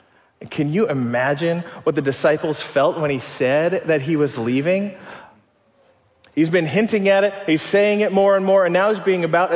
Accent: Bellbrook, Ohio, United States; I grew up in Bellbrook, Ohio, nearby. It was an even smaller town when I was a kid in the 90s watching Space Jam.

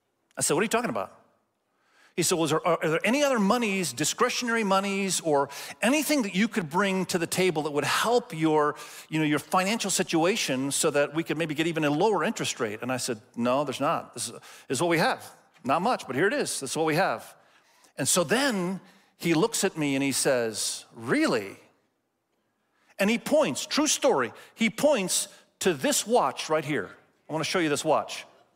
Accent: Malaysia; moved away; it was the only watch I had when I came from Malaysia because I bought it there. It's lasted 23 years

